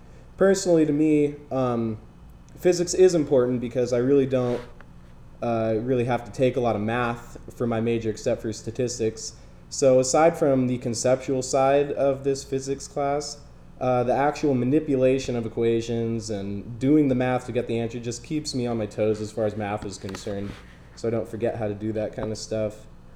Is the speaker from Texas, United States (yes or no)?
no; Dana Point, California, United States; I'm from Dana Point up in Orange County.